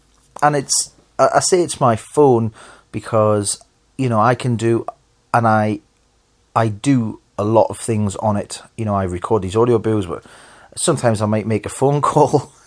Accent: Hexham, North East England, United Kingdom; When we used to go up Fellside as kids, you could see over all of the town of Hexham.

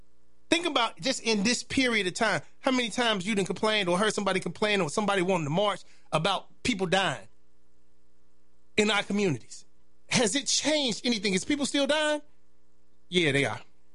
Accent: Chicago, Illinois, United States; born or raised there

